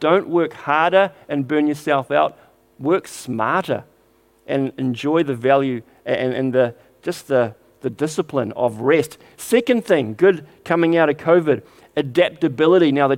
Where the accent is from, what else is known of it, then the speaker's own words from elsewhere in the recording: Auckland, New Zealand; It reminded me of growing up in Auckland in the early 80s.